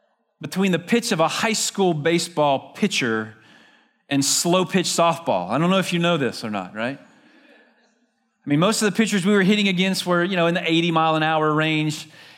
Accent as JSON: {"language": "English", "town": "Leesburg", "country": "United States", "tie": "born or raised there", "said": "I grew up in Leesburg, and from a very young age, T-ball all the way through high school, played baseball."}